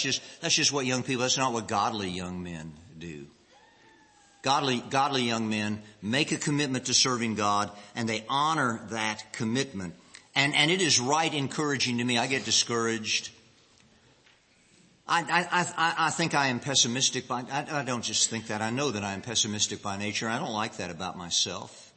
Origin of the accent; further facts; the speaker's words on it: Kokomo, Indiana, United States; In the church in which I grew up in Kokomo